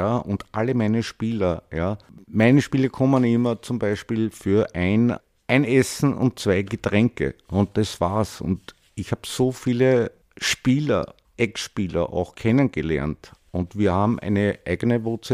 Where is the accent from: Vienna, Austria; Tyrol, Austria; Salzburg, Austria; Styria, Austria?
Vienna, Austria; Ja, ich bin im 20. Bezirk auch aufgewachsen und dann notfalls, in dem Sinn mit meinen Eltern, da war ich 15, sind wir im 22. Bezirk gewohnt.